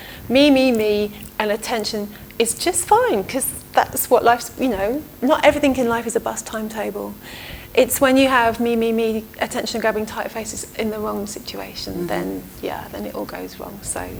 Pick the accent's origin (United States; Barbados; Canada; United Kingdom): United Kingdom; England; And I quite like the, especially in being English, I quite like that facility we have to kind of play on eccentricity.